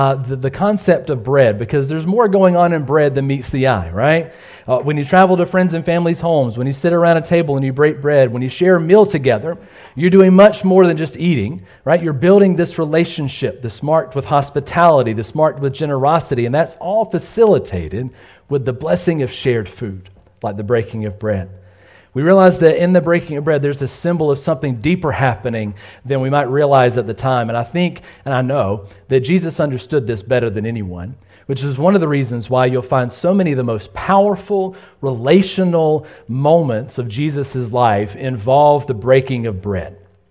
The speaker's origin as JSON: {"language": "English", "region": "Georgia", "country": "United States", "tie": "born or raised there", "said": "See, I grew up in the South, South Georgia, and we have cornbread"}